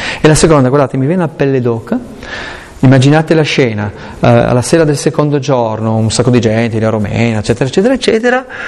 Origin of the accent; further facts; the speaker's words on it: Aosta Valley, Italy; io sono valdostano.